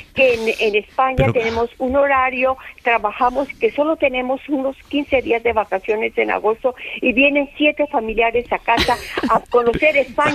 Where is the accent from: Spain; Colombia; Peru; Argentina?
Colombia; Bogotá; born there; Yo nací en Bogotá, mi familia es colombiana, pero vive en Norteamérica.